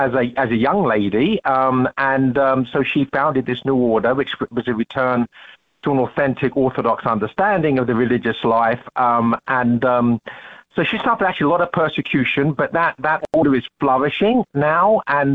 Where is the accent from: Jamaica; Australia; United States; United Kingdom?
United Kingdom; England; I'm an Englishman, so I'm not expected to forget.